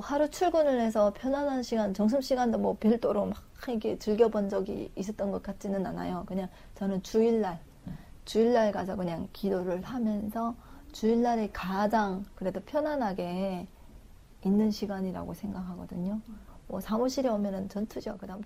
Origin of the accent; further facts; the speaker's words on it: North Korea; now in South Korea; 중국에서는 안 왔고요. 북한에서 왔어요.